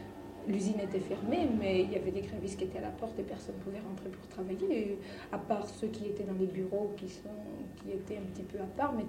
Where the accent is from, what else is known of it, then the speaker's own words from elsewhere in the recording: Orléans, Centre-Val de Loire, France; moi je suis orléanaise, mais pas d'origine orléanaise. Je suis née à Orléans, mais c'est tout. Mes parents n'étaient pas orléanais.